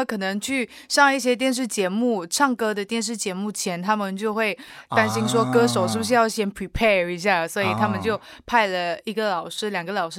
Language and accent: Chinese; Malaysia; 我是来自马来西亚的